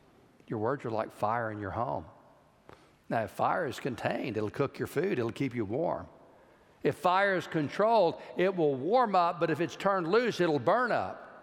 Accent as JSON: {"language": "English", "town": "Georgetown", "region": "Texas", "country": "United States", "said": "That's where my dad grew up. I was from Georgetown, and Johnson City was where my grandmother lived."}